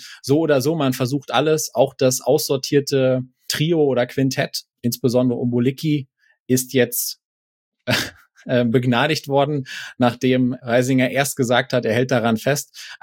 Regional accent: Dresden, Saxony, Germany; Als Dresdner

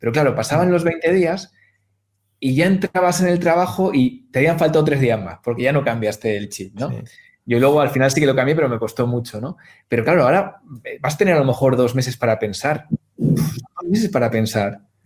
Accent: Valladolid, Castile and León, Spain; estaba viendo entre Guadalajara, Madrid y Valladolid, ¿no? Que es mi tierra, yo me muevo bastante.

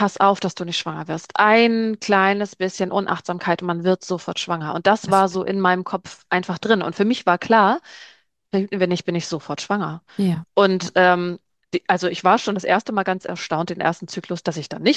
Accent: Bredstedt, Schleswig-Holstein, Germany; ich komme aus Bredstedt, das ist kurz vor der dänischen Grenze, also Schleswig-Holstein ganz, ganz hoch im Norden

